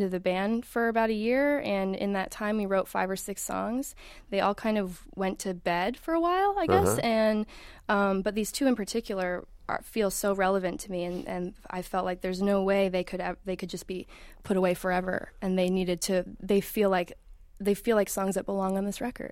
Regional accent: Brunswick, Maine, United States; now in Brooklyn, United States; I'm from Brunswick, but also Portland. It's 20 minutes away.

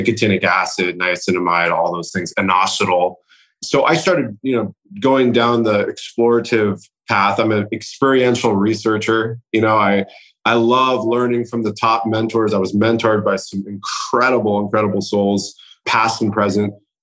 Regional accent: Iran; first language Persian; English is a second language; And so Farsi, for example, which is my native language, it's hard to translate to English because one word takes you down a fable, right?

